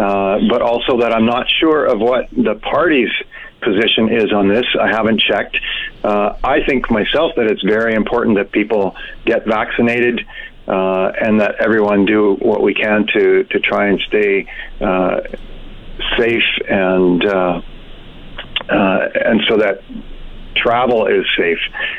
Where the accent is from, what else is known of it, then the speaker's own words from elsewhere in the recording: Kikino Métis settlement, Alberta, Canada; I was born and raised on the Kikino Métis settlement.